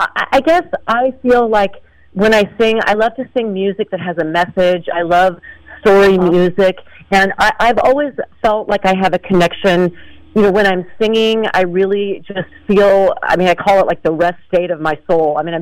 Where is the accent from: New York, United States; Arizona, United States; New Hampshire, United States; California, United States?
California, United States; Moraga; I grew up in Moraga, California, laying by my parents' 1970s speakers on the shag rug singing